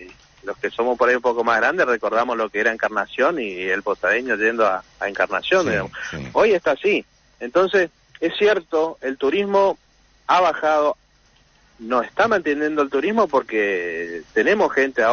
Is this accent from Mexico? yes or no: no; Posadas, Misiones, Argentina; Yo soy de Posadas, conozco.